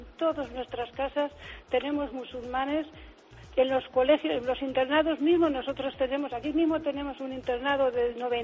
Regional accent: Spain; also born or lived in Italy; yo estaba en Italia, y aunque soy española, pero yo estaba trabajando en Italia, he estado casi 30 años trabajando con la inmigración.

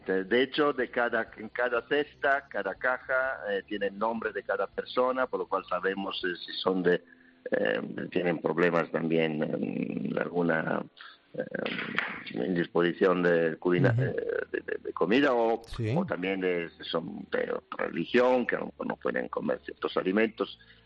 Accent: Italy; Spanish is a second language; now in Spain; Yo soy italiano, pero llevo, sí, muchos años en España también.

